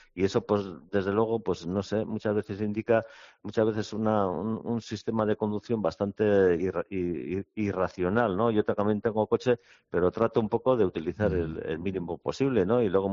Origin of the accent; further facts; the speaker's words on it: Tolosa, Basque Country, Spain; antiguamente yo me acuerdo en mi pueblo, ¿no? En Tolosa, bueno, mi padre y mis tíos que también tenían coche